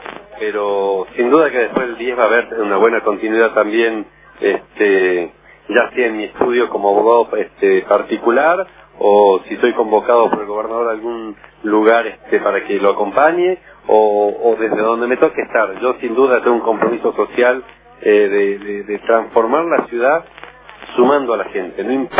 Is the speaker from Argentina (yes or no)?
yes; Palpalá, Jujuy, Argentina; esto ya lo digo no solo como palpaleño, sino como argentino.